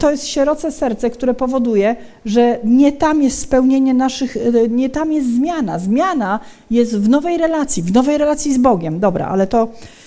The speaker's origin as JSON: {"language": "Polish", "region": "Silesian Voivodeship", "country": "Poland", "said": "bo jestem ze Śląska."}